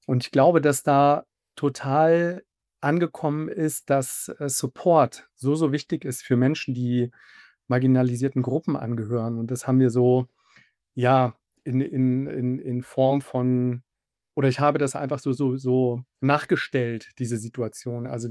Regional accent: Wolfsburg, Lower Saxony, Germany; ich habe einen Migrationshintergrund. Mein Papa war Gastarbeiter aus Tunesien, der war einer der ersten Gastarbeiter in Wolfsburg, in meiner Heimatstadt.

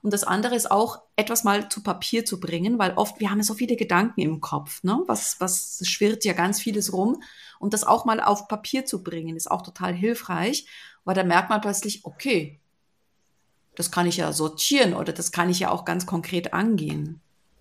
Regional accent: Switzerland; Da tue ich echt meinen Hut vor dir abnehmen und sag Chapeau, wie wir das bei uns in der Schweiz sagen

